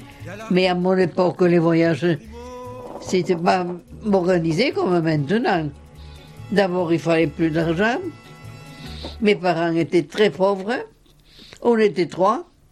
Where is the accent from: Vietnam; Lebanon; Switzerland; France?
France; Bédarieux, Occitanie; born there; Je suis née à côté de Bédarieux.